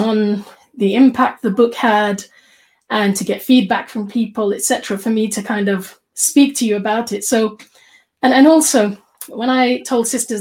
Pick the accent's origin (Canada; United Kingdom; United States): United Kingdom; growing up in Britain, I had a certain level of patriotism, you know, or sense of connection to Britain.